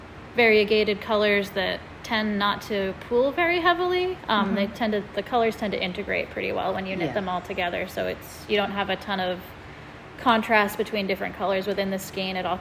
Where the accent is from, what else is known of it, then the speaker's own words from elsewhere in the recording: Poland Springs, Maine, United States; now in Rochester, United States; So I grew up in Poland Springs, Maine.